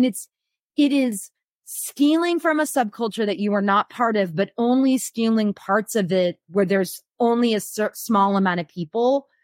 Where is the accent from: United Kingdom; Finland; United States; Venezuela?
United States; Omaha, Nebraska; now in Seattle, United States; I grew up in Omaha, Nebraska, and I went to my first punk show, I think, in like my 83 or 84